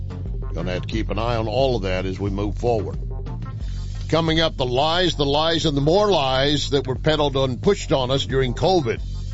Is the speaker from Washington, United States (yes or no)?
no; Texas, United States; And yet in the midst of Texas, my home state, there are blue spots that are just out of control